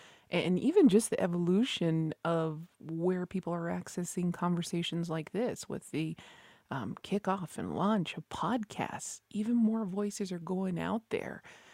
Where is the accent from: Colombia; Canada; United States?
United States; Isleta Pueblo, New Mexico; from Isleta Pueblo, and I am wrapping up my final week here with Native America Calling